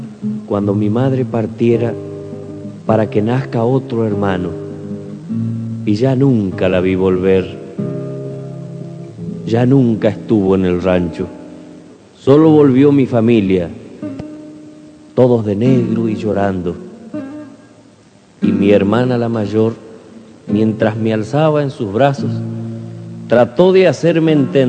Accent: Chaco, Argentina; porque yo nací en el Chaco. Yo soy del Chaco argentino, nacido en esa región.

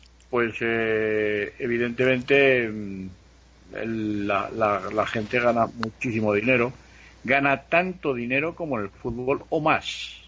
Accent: Madrid, Community of Madrid, Spain; estoy hablando de mi pueblo que es Madrid

